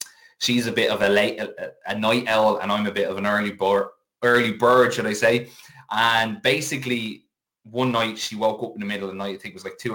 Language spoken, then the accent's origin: English; Kildare, Ireland; accent: a little bit of Dublin twang; But I'm a Kildare man. North Kildare, there's a big difference between North Kildare and South Kildare. But I've pretty much lived my whole life growing up in Kildare. And you know, yeah, I went to college in Dublin.